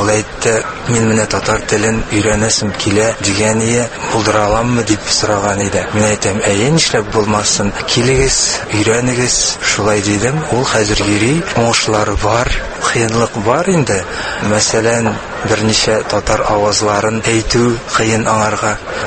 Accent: Tatarstan, Russia; Tatar is a second language; Ничек инде мин үзем татар, ә татарча сөйләшә алмыйм.

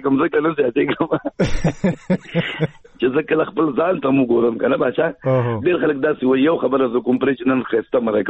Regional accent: Peshawar, Khyber Pakhtunkhwa, Pakistan; زه په پیښور کې پیدا شوی یم، لوی شوی یم، او زما د پیدایش کال اوبه وایم زه په یو اویا کې پیدا شوی یم.

